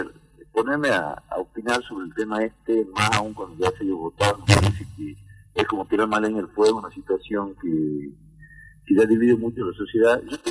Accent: Tucumán, Argentina; nosotros como tucumanos y nosotros como parlamentarios

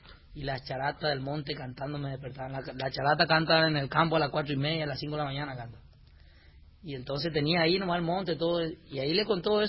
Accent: Gran Guardia, Formosa, Argentina; yo soy de Gran Guardia en realidad.

